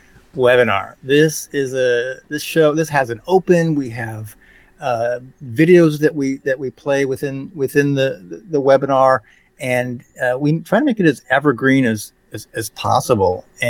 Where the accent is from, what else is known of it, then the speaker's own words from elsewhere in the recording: Sarasota, Florida, United States; I grew up on the Gulf of Mexico in Sarasota, Florida, and it influenced me in ways that I can't even completely understand